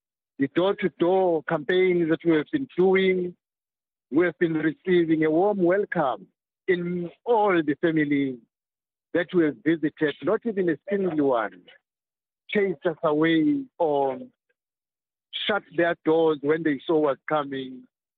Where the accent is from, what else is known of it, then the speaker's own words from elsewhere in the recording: South Africa; I know, as a South African